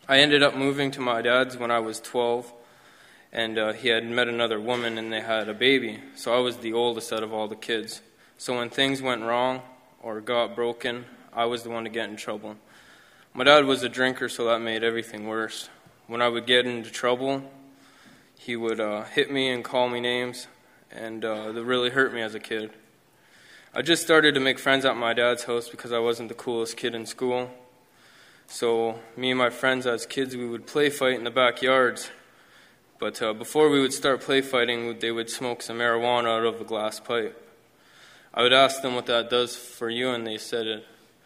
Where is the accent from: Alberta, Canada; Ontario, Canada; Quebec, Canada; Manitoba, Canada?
Ontario, Canada; Kirkland Lake; also born or lived in Timmins / Earlton; I'm now 20 years old. And I was born in Timmins, but only remember being raised in Earlton and Kirkland Lake.